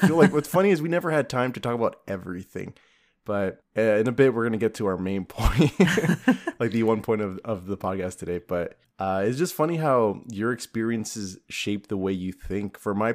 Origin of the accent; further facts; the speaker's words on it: Los Angeles, California, United States; I grew up in South Central LA, which is not a nice part of LA.